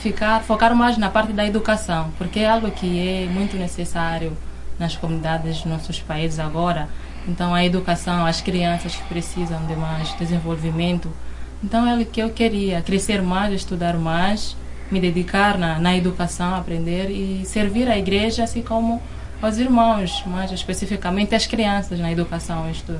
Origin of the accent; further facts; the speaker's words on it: Mozambique; now in Brazil; nós que viemos da África, Moçambique, estamos aqui aprendendo mais, conhecendo mais